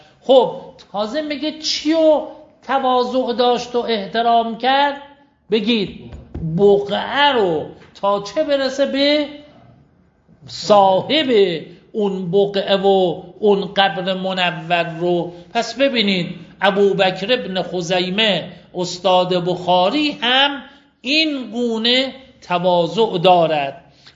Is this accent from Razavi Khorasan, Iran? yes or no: yes; Mashhad, Razavi Khorasan, Iran; گفتم من اهل ایرانم، در ایران یک محافظه و استانی هست به نام خراسان، مرکز این محافظه و استان شهر مشهده.